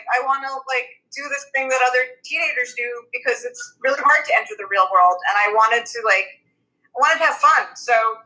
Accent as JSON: {"language": "English", "town": "Brooklyn", "region": "New York", "country": "United States", "said": "I'm from Brooklyn."}